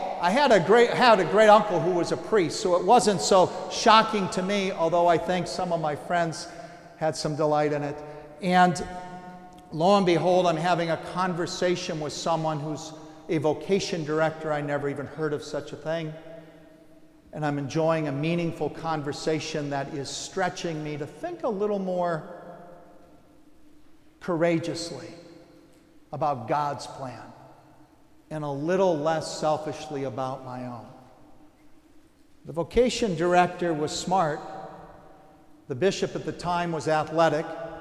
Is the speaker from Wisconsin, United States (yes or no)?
yes; Wisconsin, United States; now in Toledo, United States; I'm not originally from Toledo, nor am I from Ohio. I'm from Wisconsin originally, and where most of my childhood took place.